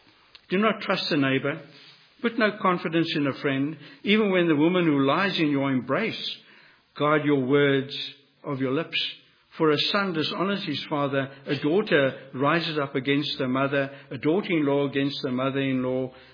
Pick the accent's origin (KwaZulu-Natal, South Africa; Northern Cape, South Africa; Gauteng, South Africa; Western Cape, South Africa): Western Cape, South Africa; Cape Town; I grew up in Cape Town, South Africa, and we had these corner shops